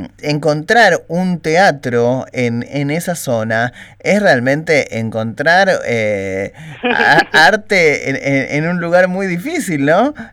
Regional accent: Argentina; repensarnos como argentinos

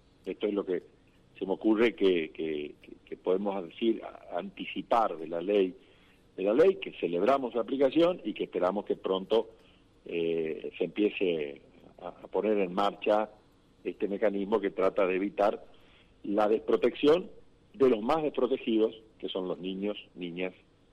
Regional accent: Goya, Corrientes, Argentina; cuando empezaba allá en mi ciudad de Goya

